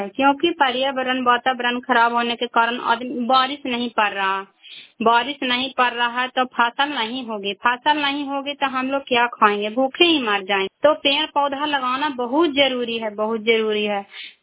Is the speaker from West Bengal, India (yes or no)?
no; Bihar, India; मैं cry block से belong करती हूँ। सभी दीदी को प्रणाम। और नालंदा जिला के रहने वाली हूँ।